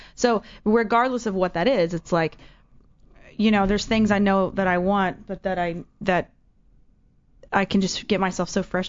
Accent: Texas, United States; Well, it's interesting, kind of growing up in Texas, I mean, and not just Texas, but like the town I grew up

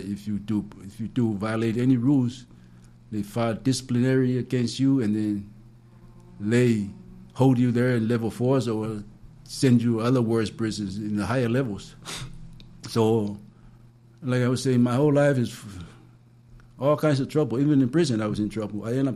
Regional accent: Samoa; moved away as an adult; I grew up in Ireland, Samoa. You know, I came here when I was 20.

